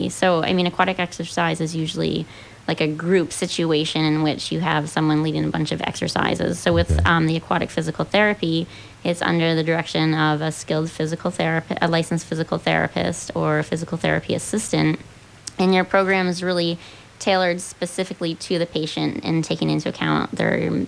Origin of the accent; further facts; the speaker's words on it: Caribou, Maine, United States; Yeah, I'm from Caribou.